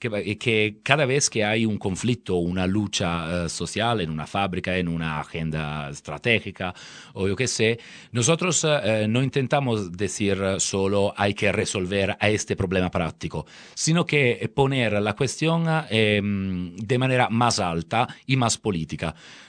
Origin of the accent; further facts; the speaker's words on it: Italy; Spanish is a second language; tendré que hablar castellano, aunque me gustaría hablar euskera, pero bueno, es un poco difícil. Pero bueno, nosotros venimos de Italia